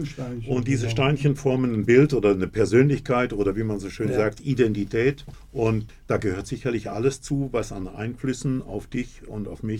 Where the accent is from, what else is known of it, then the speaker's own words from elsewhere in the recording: North Rhine-Westphalia, Germany; accent: Siegerland dialect; ich bin gebürtiger Siegerländer und aufgewachsen mit einem sehr starken Dialekt, konnte kein Hochdeutsch ganz am Anfang, habe also die deutsche Sprache anschließend gelernt.